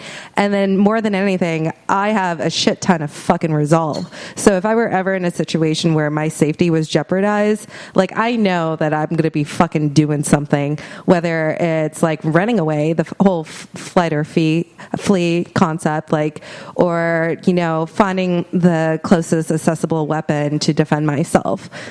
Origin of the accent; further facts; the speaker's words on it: Minnesota, United States; and I'm from Minnesota, which is a hunting state.